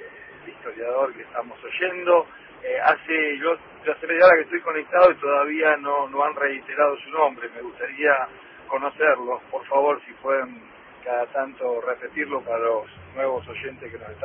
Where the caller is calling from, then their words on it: San Martín, Buenos Aires Province, Argentina; de San Martín. Excelente programa.